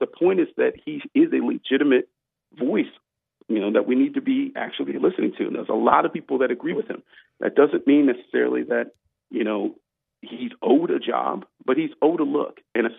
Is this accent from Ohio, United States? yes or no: yes; Cleveland, Ohio, United States; Born and raised in Cleveland, everybody.